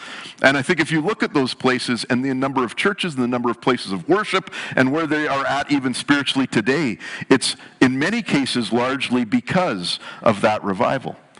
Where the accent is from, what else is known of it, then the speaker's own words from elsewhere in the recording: Canada; What is the thing that as a Canadian you look at and go, I am so proud of our nation